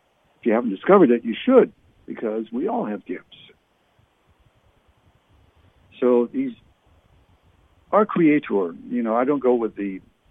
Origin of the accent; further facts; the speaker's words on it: Ottawa, Ontario, Canada; Growing up in Canada, especially in Ottawa, we used to play touch football